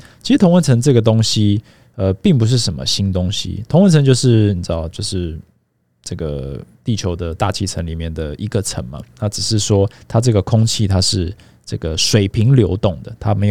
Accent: Minxiong, Chiayi County, Taiwan; 我以前是在嘉义民雄长大的嘛，那如果是30年前好了，我在嘉义民雄，我绝对不知道台北在发生什么事情

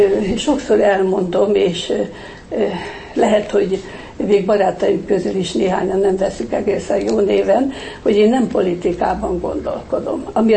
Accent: Hungary; nekem nagyon fontos, hogy magyar vagyok. Én azt gondolom, hogy nem véletlen születtünk ide.

